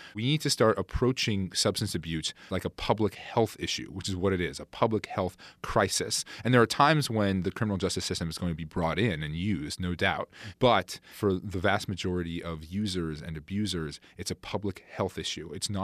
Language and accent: English; Cordova, Alaska, United States; Cordova, where my parents still live, down on Prince William Sound, and that's what I still consider my hometown.